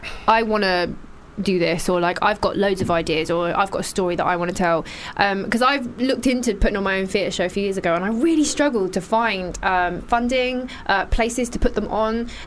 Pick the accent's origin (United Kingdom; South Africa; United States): United Kingdom; Lewisham, London; I'm from Lewisham.